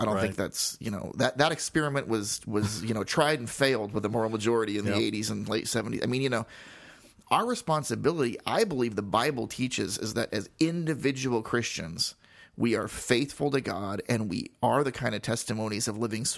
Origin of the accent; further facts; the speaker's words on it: United States; Being an American, growing up in this country where we are guaranteed certain freedoms that other countries do not have